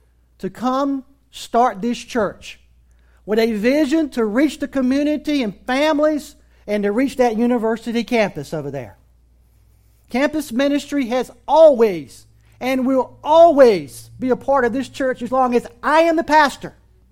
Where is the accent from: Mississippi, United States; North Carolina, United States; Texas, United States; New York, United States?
North Carolina, United States; Wilson; that was what that was for me to get out of my hometown of Wilson and Greenville.